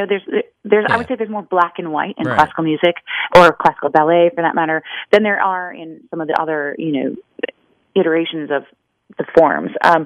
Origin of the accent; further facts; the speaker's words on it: Iowa, United States; born there; I was actually born in Iowa, so this story was really kind of fun for me.